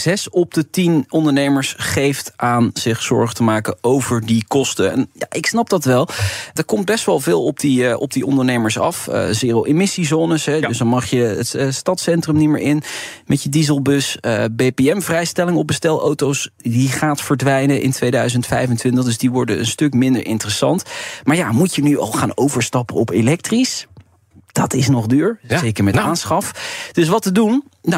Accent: Maastricht, Limburg, Netherlands; Je weet, ik kom uit Maastricht.

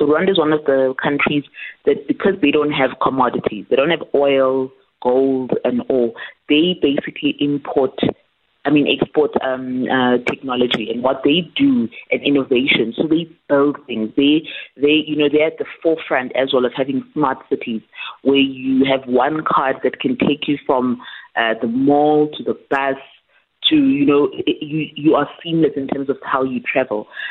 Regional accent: South Africa; I think even as a South African sometimes, when we always talk about other African countries, we call it Africa

